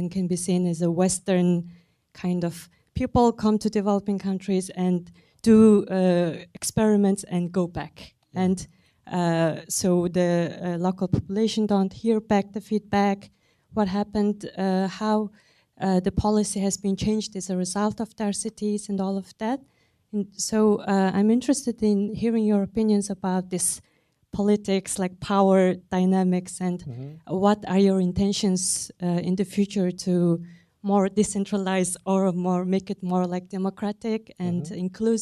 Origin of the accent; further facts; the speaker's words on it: Mongolia; I'm from Mongolia.